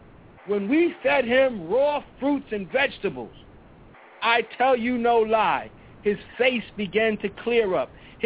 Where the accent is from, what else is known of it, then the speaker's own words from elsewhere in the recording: Brooklyn, New York, United States; I'm a brother from Brooklyn, and there is no way that weed did not escape my experience.